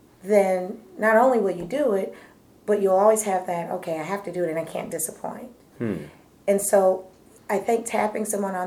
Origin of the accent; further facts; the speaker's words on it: Buffalo, New York, United States; whether it's because we're both from Buffalo or whatever the reason